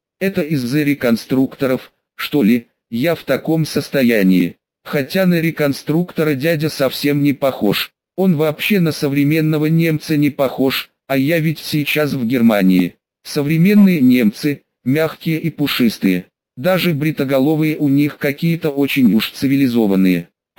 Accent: Moscow, Russia; Вообще-то я москвич. Нет, родился я в южном городе еще во времена Союза, отец там служил. А вот школу закончил уже в Москве.

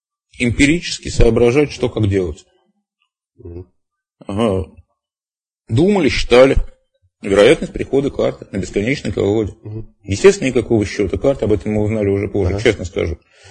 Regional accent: Moscow, Russia; born or raised there

